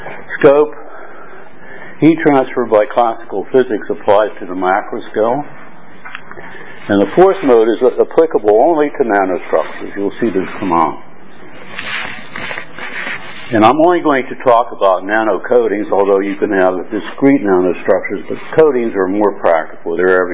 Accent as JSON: {"language": "English", "country": "United States", "lives_now": "Hong Kong", "said": "I'm an American living in Hong Kong."}